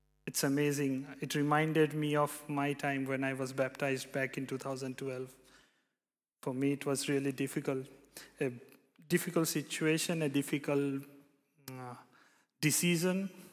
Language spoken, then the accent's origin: English; India; now in Netherlands; It's been almost 2.5 years that I'm living in Netherlands. I come from a very small town in India.